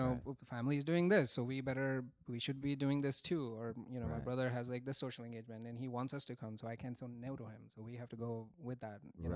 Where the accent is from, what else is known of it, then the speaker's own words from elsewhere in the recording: India; So just being an Indian and have grown up in this environment where you're consistently pushed to do better